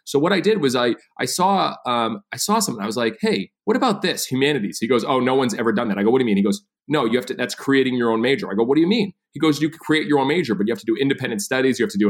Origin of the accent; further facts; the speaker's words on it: Massachusetts, United States; I grew up in Massachusetts, only child. My parents got divorced, so my dad raised me